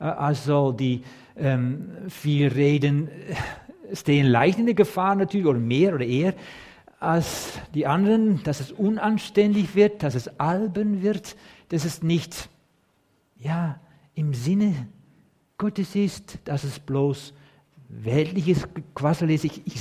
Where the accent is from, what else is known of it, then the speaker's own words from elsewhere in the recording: Netherlands; Als Holländer, dann merkt man das ja nicht.